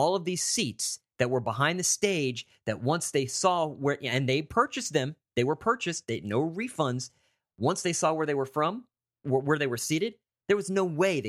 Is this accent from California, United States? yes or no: yes; Calabasas, California, United States; Well, at this fundraising event, which was held here in my hometown, Calabasas, California, right outside of Los Angeles, sure enough … bought a house in the neighborhood.